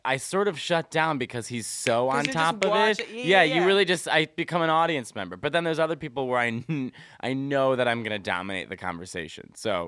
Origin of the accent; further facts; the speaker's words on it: Chicago, Illinois, United States; I am from Chicago. I'm the youngest of three.